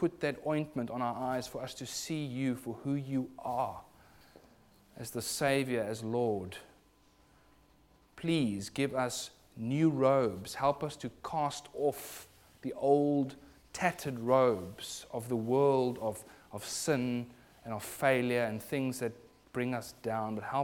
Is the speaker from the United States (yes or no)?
no; South Africa; embarrassed to be a South African, because they're just not clever sometimes.